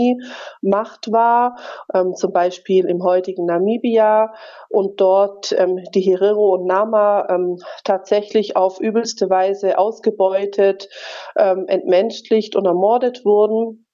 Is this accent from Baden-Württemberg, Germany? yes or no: yes; Tübingen, Baden-Württemberg, Germany; Familie, als einziges schwarzes Mitglied dieser Familie, in Tübingen aufgewachsen.